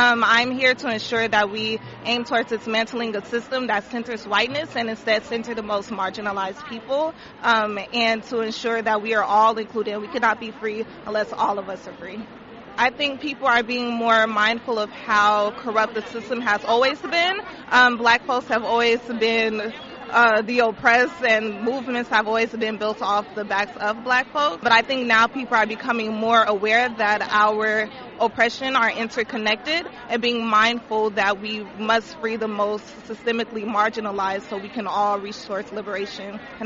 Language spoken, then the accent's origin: English; New York, United States; I'm from New York, Brooklyn, New York, and I'm here to take up space as a black woman